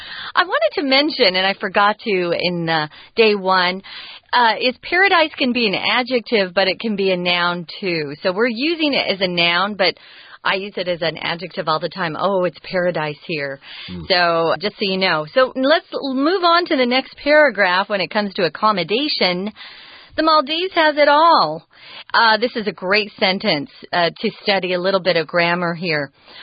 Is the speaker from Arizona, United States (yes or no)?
yes; Arizona, United States; I grew up in Arizona. We have some of the best sunsets in the world.